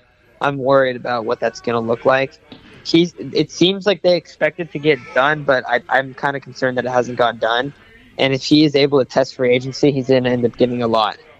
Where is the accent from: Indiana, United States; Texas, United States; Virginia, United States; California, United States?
California, United States; Yeah, we grew up in the Coachella Valley, and then some of us have been, like, we've all been kind of, like, on and off in San Diego, but then living in the Coachella Valley, we all went to the same schools growing up.